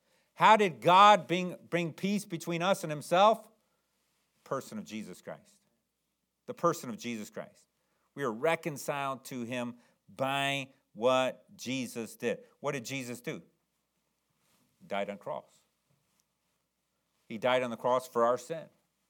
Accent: the South, United States; Now, I know we're from the South, but we're educated enough.

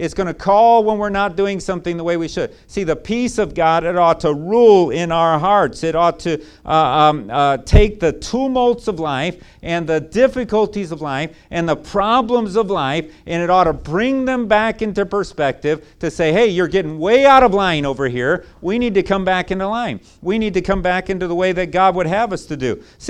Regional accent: Chicago, Illinois, United States; How about Chicago? That's my hometown. That's where I'm from.

